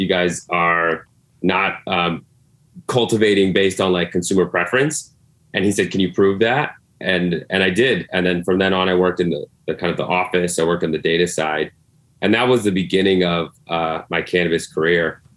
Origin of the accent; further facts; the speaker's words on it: Colorado, United States; Definitely born and raised in Colorado. Very proud of it. I actually studied at University of Northern Colorado